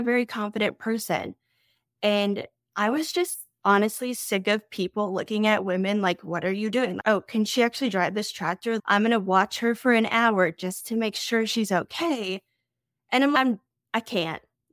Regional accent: South Dakota, United States; Hey, I came from South Dakota. Not many people know that, but we're in Minnesota.

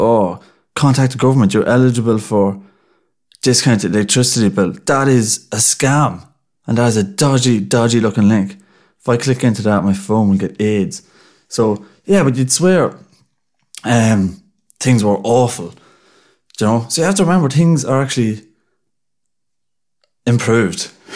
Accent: Ireland; I'm grateful that I grew up in Ireland in the 21st century where, like, clean, running water, food, bit of shelter.

